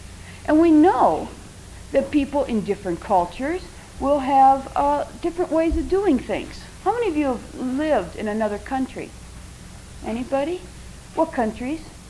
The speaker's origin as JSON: {"language": "English", "town": "Wilbur", "region": "Nebraska", "country": "United States", "tie": "born or raised there", "said": "As a child growing up in Wilbur, Nebraska, the only people I knew were Czechs."}